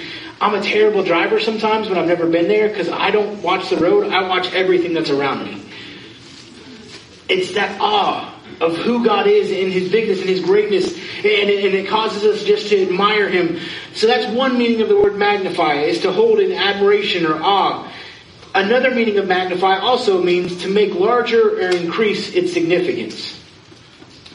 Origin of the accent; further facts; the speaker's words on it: Florida, United States; I'm a nerd from Florida who loves to surf.